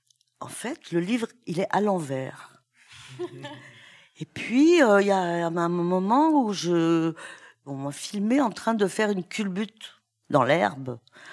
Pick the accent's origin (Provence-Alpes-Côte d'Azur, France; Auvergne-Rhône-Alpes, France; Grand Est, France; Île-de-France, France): Auvergne-Rhône-Alpes, France; Saint-Étienne; Ah, il faut que je vous parle de là d'où je viens. Là où je suis née, c'est Saint-Étienne. C'est une ville noire. Moi, quand j'étais petite, elle était toute noire à cause du charbon.